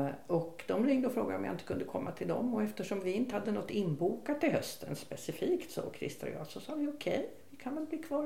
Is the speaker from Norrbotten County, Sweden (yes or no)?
no; Stockholm, Stockholm County, Sweden; born there; sen skulle vi tillbaka till Stockholm, för det är där jag är född och där skulle jag verka, trodde jag.